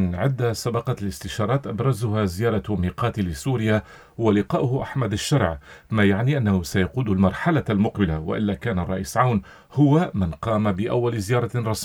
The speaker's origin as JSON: {"language": "Arabic", "country": "Lebanon"}